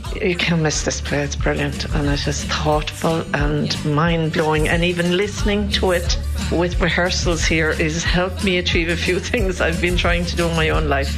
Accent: Knockaderry, Munster, Ireland; now in Tralee, Ireland; I'm originally from Limerick. We ran our own drama and theatre where we came from, in Knockaderry, West Limerick.

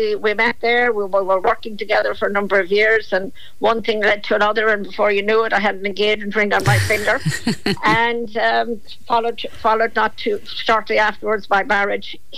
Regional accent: Gort, County Galway, Ireland; I'm actually from Galway, South Galway, just outside a small town called Gort.

